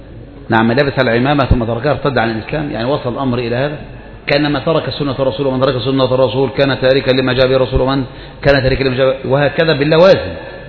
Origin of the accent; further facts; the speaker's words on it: Egypt; زينا كمصريين